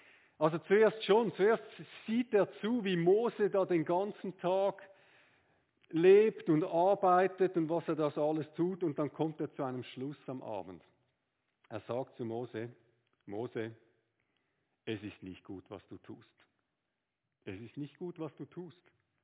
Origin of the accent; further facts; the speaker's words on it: Switzerland; Aber wir sind ja gut als Schweizer im Eishockey.